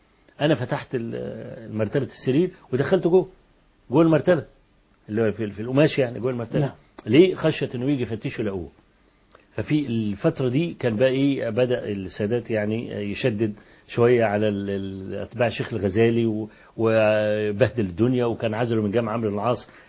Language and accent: Arabic; Egypt; واقول ان انا من مصر